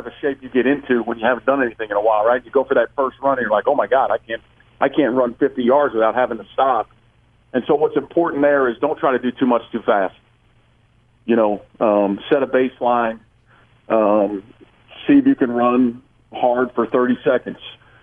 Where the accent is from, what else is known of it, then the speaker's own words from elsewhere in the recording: Chicago, Illinois, United States; I grew up in Chicago, and I can remember doing ball handling drills with my dad out in our driveway in 40-degree weather